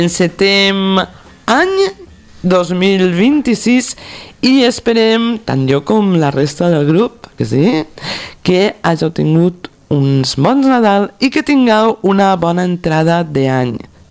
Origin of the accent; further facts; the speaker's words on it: Pego, Valencian Community, Spain; Sóc de Pego.